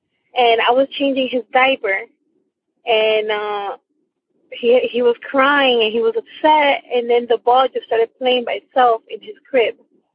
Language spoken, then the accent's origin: English; Miami, Florida, United States; I am from Miami, Florida.